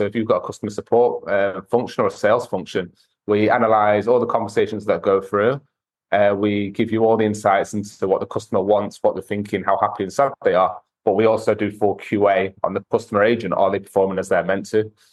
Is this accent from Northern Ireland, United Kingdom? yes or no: no; Manchester, North West England, United Kingdom; I grew up in Manchester, in England